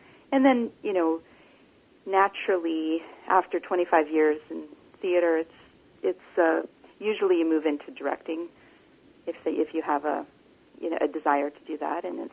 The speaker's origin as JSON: {"language": "English", "town": "Vancouver", "region": "British Columbia", "country": "Canada", "tie": "born or raised there", "lives_now": "Winnipeg, Canada", "said": "Yeah, Winnipeg's home base, but I grew up in Vancouver."}